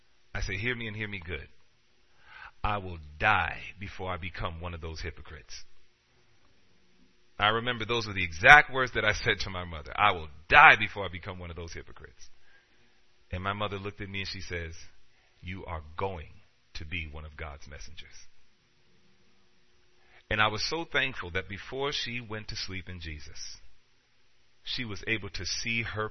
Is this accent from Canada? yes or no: no; Queens, New York, United States; You know, growing up in Queens, New York, I grew up where hip-hop was birthed, okay?